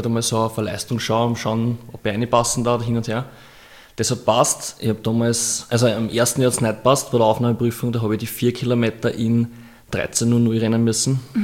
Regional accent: Austria; nein, ich bin Österreicher, ich rede kein, ich bin kein Russ

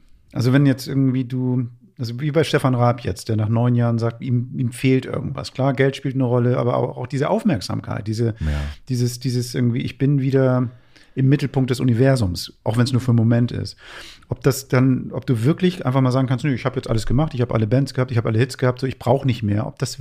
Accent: Hamburg, Germany; als Hamburger

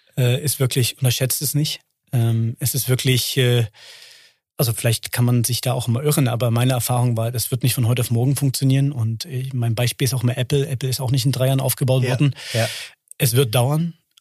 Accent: Leipzig, Saxony, Germany; Ich komme ursprünglich aus Leipzig. Und ich bin Wendekind und meine Eltern sind hinter der Mauer aufgewachsen

